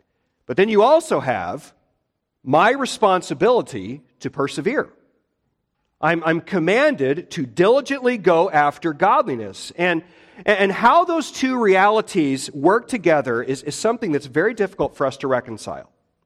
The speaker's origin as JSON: {"language": "English", "region": "Midwest", "country": "United States", "tie": "born or raised there", "said": "And growing up in the Midwest, we would get some pretty powerful thunderstorms at times."}